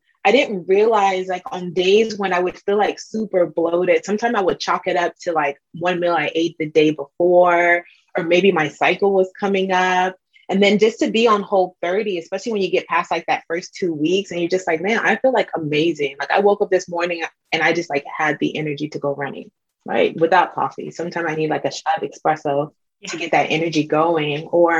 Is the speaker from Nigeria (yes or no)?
yes; Nigeria; I'm Nigerian.